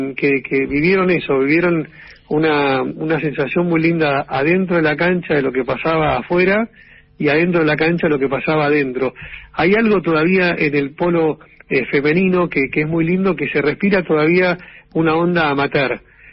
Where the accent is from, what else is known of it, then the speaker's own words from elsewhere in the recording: Argentina; somos todos argentinos